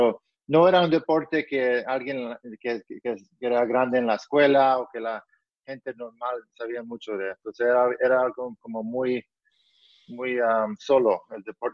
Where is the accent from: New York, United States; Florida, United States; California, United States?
New York, United States; mi hermana nació en Colombia, pero yo y mi hermano nacimos en Nueva York y ahí empezamos la vida y no, o sea, yo nací de raza colombiana y hablamos español en casa y mi familia todavía está en Medellín